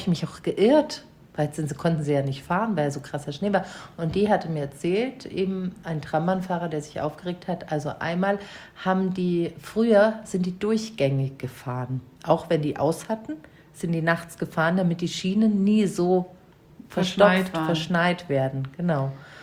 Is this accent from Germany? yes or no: yes; Munich, Bavaria, Germany; ich bin ja Münchnerin und ich habe den großen Fehler gemacht. Ich bin aus München raus. Ich bin nach Regensburg.